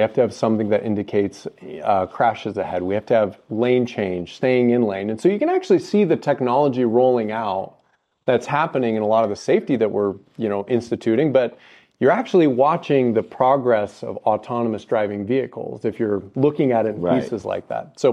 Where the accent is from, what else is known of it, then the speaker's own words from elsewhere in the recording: Midwest, United States; So I'm from the Midwest as well.